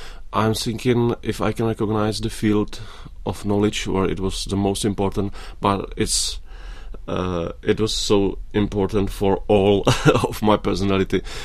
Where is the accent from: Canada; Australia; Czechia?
Czechia; They've been asking, where are you from? I said, from Czech Republic.